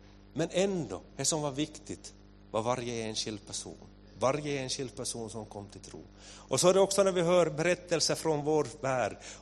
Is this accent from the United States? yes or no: no; Kvevlax, Ostrobothnia, Finland; Jag kommer från Kvelax. Jag är född och uppvuxen i Kvelax och jag växte upp i missionskyrkan som barn.